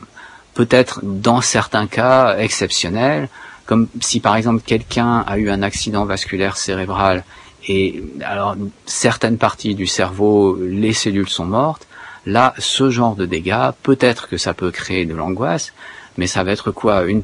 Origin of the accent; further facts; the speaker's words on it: Iran; c'est moi j'ai grandi en partie en Iran